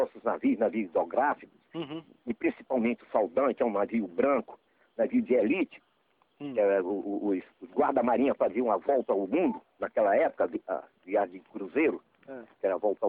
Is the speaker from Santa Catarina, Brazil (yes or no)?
no; Piauí, Brazil; É, eu sou piauiense.